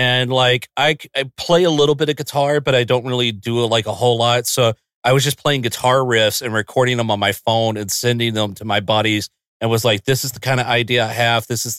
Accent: South Carolina, United States; now in California, United States; So I moved from South Carolina to here in California about 10 years ago. My wife is from here.

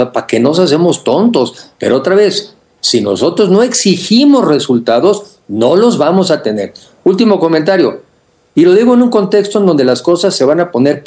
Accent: Mexico; nosotros mismos como mexicanos no estamos exigiendo un mejor gobierno

